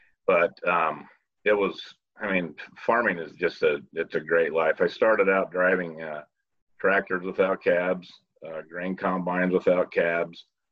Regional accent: Osgood, Idaho, United States; So I grew up in Osgood, Idaho, just out west of Idaho Falls. And my family, we raised potatoes, grain, and sugar beets.

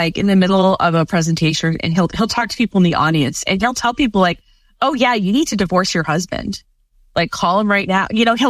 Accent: United States; And I'm an American millennial.

